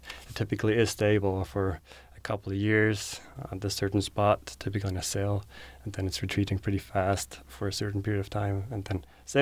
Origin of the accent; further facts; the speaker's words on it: Switzerland; There are quite a few small glaciers. They were already small when I grew up, and some of them have gone away.